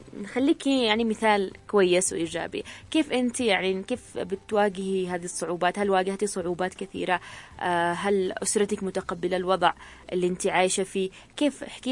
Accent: Yemen; وخاصة عندنا في اليمن للأسف يعني نساء قليلات اللي بتخصص وقت لنفسها وراحتها النفسية

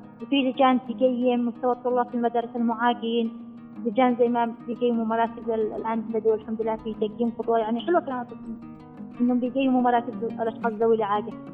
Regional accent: Amran, Yemen; كوني معاقة وفتاة معاقة وربيت في الريف اليمني في محافظة حمران مدينة حبابة

